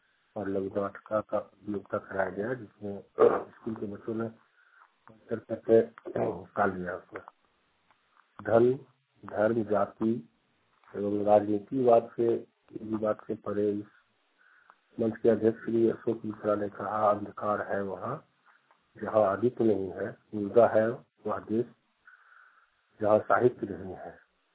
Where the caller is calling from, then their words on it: Gola, Jharkhand, India; ग्राम बरलंगा थाना गोला जिला रामगढ़ से बोल रहा हूँ।